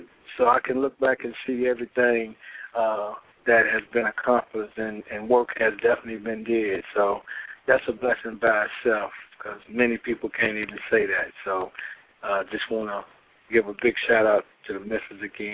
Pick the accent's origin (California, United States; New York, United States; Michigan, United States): Michigan, United States; the book was accepted in the Afro-American History Museum in my hometown, Michigan.